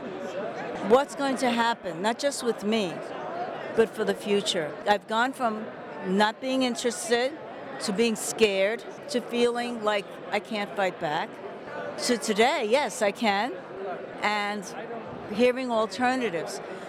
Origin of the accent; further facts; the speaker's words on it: Bethel, New York, United States; I'm from Bethel. Smallwood is a hamlet in Bethel.